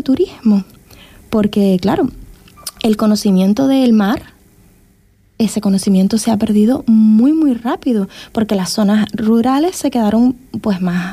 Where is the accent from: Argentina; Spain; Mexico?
Spain; Canary Islands; also born or lived in Tenerife; Yo no soy de Corralejo, ni siquiera soy de Fuerteventura. Yo, mi abuela procede de aquí, pero bueno, yo soy de Gran Canaria, pero nacida en Tenerife, yo soy canaria de todas las islas, pero de Corralejo